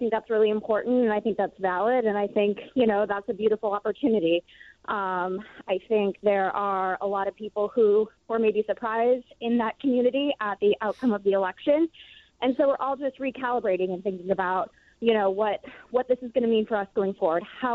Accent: Chicago, Illinois, United States; now in Denver, United States; I'm from Chicago, and I'm actually in visiting for the weekend when I was hearing your guys' topic. And I will be marching in Denver, where I live now

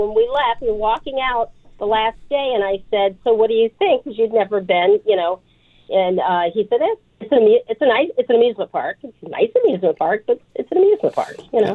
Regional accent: Virginia, United States; I'm from Virginia, so I'm biased.

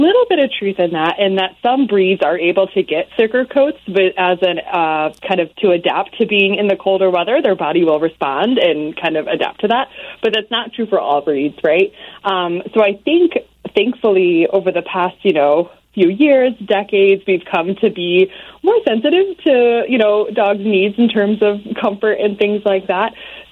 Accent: Rochester, New York, United States; born there; but I was born in Rochester, New York, which does get very cold on Lake Ontario.

